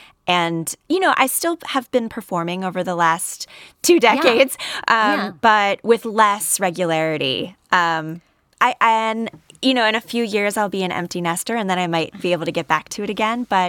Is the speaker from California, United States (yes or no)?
no; Chicago, Illinois, United States; So I grew up in Chicago